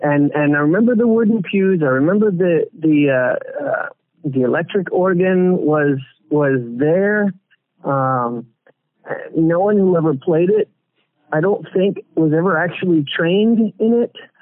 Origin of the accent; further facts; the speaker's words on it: Florida, United States; also born or lived in Puerto Rico; I was born in Puerto Rico, but grew up mostly in Florida. I grew up in the Pentecostal charismatic realm